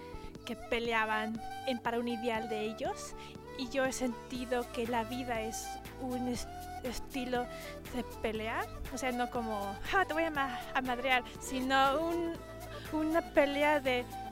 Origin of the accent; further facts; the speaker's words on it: Mexico; accent: Latino accent in English; Cuando viajaba a México, pues me pueden oír hablar, era la extranjera en las escuelas, siempre era la extranjera. Y cuando decía soy mexicana